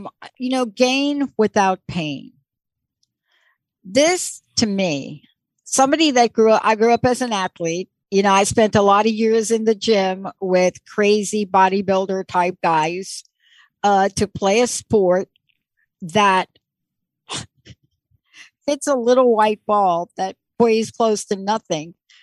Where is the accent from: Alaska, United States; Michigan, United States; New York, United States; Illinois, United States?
New York, United States; I grew up on the East Coast and in New York